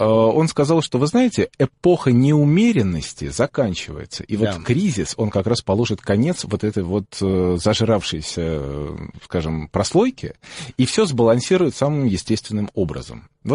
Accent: Belarus; Знаете, я вот родился в Белоруссии, вырос там, и мне очень нравится.

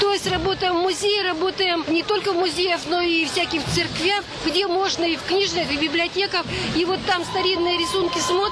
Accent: Vologda, Vologda Oblast, Russia; На ярмарку в город Кадников я приехала из города Вологды.

